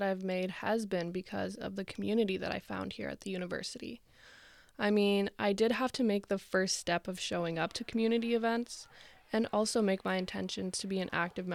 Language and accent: English; Brantford, Ontario, Canada; now in Toronto, Canada; So I didn't grow up in a remote community, but I grew up in Brantford, which is still a smaller town that was definitely more nature-based.